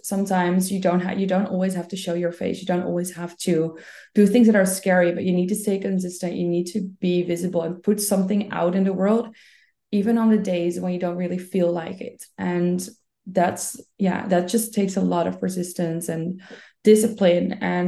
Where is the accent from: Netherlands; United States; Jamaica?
Netherlands; first language Dutch; English is a second language; And I'm also Dutch, so English is not my native language.